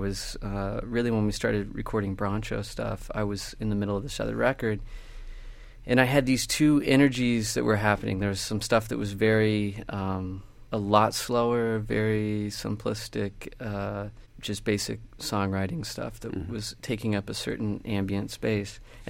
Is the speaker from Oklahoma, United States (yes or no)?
yes; Oklahoma, United States; Where I grew up in Oklahoma, I was listening to a lot of Top 40.